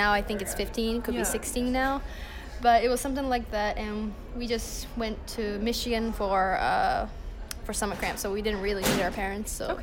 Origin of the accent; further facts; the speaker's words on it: Tokyo, Japan; also born or lived in California, United States; now in United States; So I was born in Meguro, Japan. It's part of Tokyo. And I basically went back and forth. So as soon as I was born, we moved to California immediately.